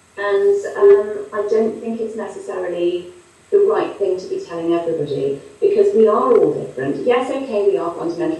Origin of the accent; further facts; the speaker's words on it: England, United Kingdom; So, yes, we're both English, we're both blonde.